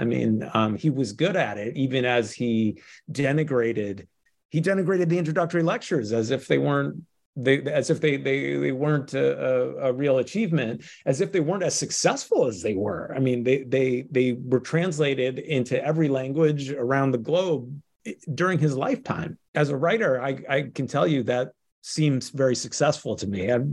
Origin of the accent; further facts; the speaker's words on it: Shaker Heights, Ohio, United States; I grew up in Shaker Heights, Ohio.